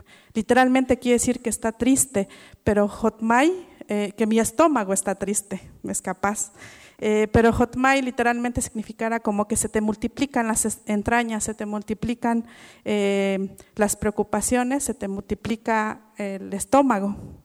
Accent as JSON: {"language": "Spanish", "region": "Oaxaca", "country": "Mexico", "first_language": "Mixe", "second_language": "Spanish", "said": "en mije, que es la lengua, mi lengua materna, nuestra lengua materna"}